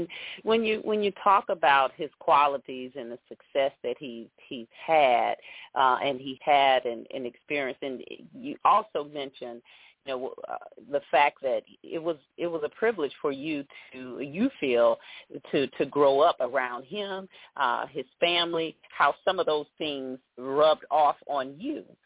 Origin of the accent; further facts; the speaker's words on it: Atlanta, Georgia, United States; we know, and I'm from Atlanta